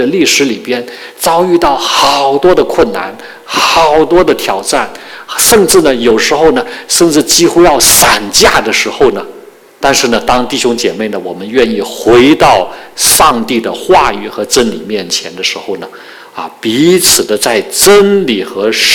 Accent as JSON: {"language": "Chinese", "country": "Hong Kong", "said": "大家知道这个我是从香港来的"}